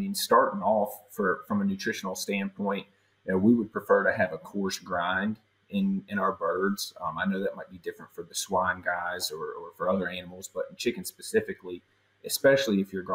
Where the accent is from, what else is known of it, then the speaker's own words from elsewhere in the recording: North Carolina, United States; I grew up in Central North Carolina, and my dad bought me an incubator one year for Christmas.